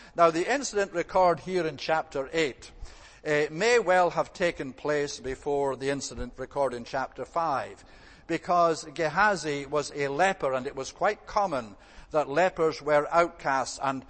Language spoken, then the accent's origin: English; Scotland, United Kingdom; I am a Scot, as you well know.